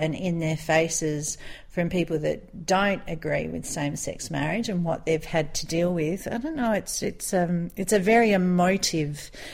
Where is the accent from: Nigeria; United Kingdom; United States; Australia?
Australia; Adelaide, South Australia; I'm Australian, I'm from Adelaide, we've got a place just out of Adelaide, it looks like this, we've got 71 wineries within a 30-minute radius of our house